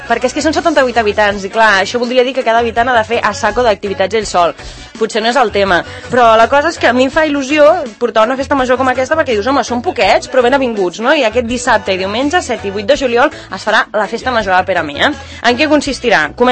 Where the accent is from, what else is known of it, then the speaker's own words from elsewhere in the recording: Barcelona, Catalonia, Spain; Jo és que sóc de Barcelona